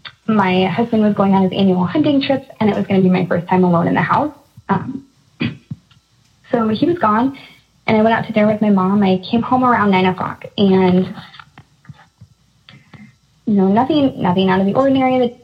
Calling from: Iowa, United States; I'm calling from Iowa.

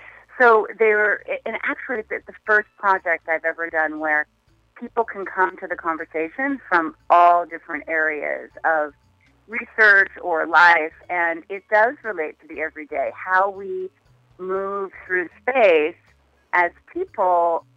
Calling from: Phoenix, Arizona, United States; I'm calling from Phoenix, Arizona.

